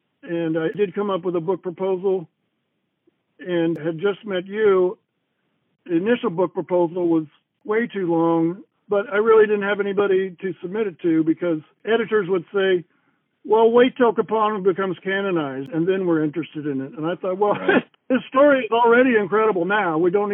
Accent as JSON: {"language": "English", "region": "Kansas", "country": "United States", "tie": "born or raised there", "said": "when I heard he was from Kansas, my home state, I was even more intrigued."}